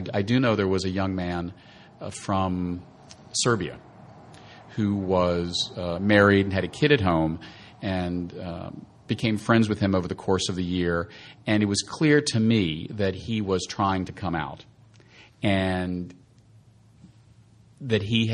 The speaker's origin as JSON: {"language": "English", "town": "Richmond", "region": "Virginia", "country": "United States", "tie": "born or raised there", "said": "if you go to Richmond, Virginia now, my hometown, I'm sure there's people that I went to school"}